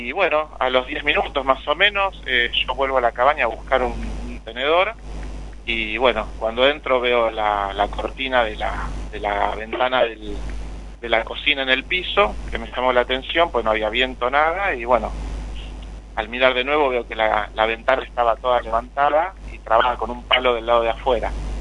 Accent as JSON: {"language": "Spanish", "town": "Lomas de Zamora", "region": "Buenos Aires Province", "country": "Argentina", "lives_now": "Chascomús, Argentina", "said": "yo estoy acá en Chascomús hace 10 años, que vine, yo soy de Lomas de Zamora."}